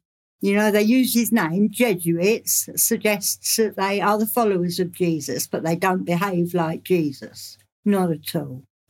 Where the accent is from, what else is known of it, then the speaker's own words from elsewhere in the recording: London, United Kingdom; I'm a woman from London who worked in the City of London and found out at a very early age what's really going on.